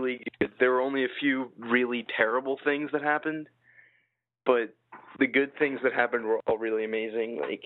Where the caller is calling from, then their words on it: Delaware, United States; Hey, guys. … from Delaware.